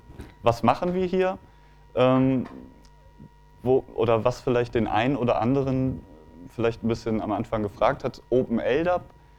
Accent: Bremen, Germany; Ich bin 26 Jahre alt, ich komme aus Bremen

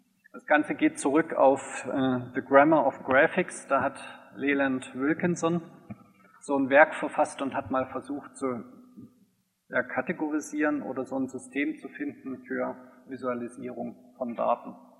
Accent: Tübingen, Baden-Württemberg, Germany; Schließen möchte ich noch mit einer Impression von Tübingen, oder wo ich herkomme.

